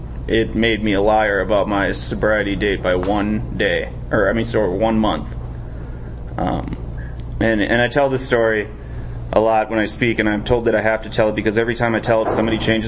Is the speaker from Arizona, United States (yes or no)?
yes; Prescott, Arizona, United States; I'm an alcoholic from Prescott.